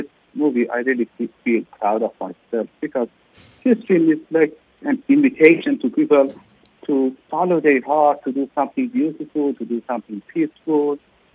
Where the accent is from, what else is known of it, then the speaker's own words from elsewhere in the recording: Iran; English is a second language; now in Australia; I'm originally from Iran. I'm Persian